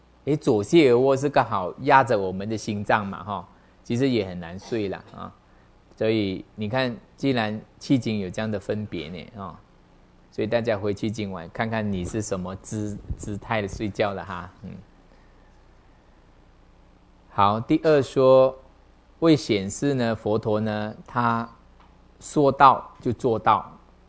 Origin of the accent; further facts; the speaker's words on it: China; 但是我们中国人还是很多这种中国传统的机会